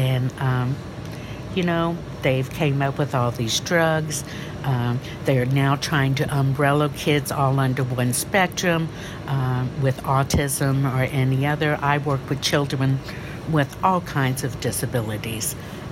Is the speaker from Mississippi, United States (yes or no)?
no; Louisville, Kentucky, United States; I'm from the Midwest, Louisville, Kentucky.